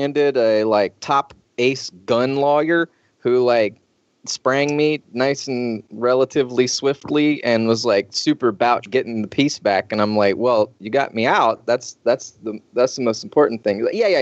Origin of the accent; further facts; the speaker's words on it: Georgia, United States; I'm from Georgia. That's the first thing you should know.